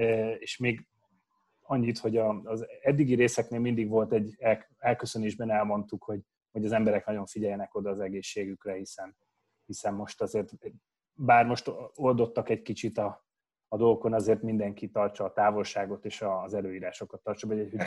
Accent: Bács-Kiskun, Hungary; Ismerem, mert Páskiskun megyei vagyok.

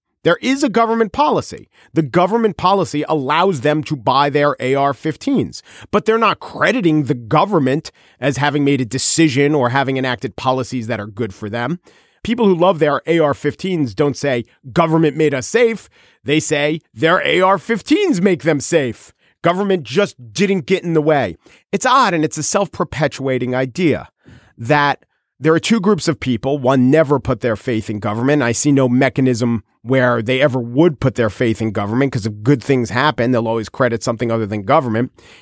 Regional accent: New York City, New York, United States; Would I, as a New Yorker, really feel the safety of my city

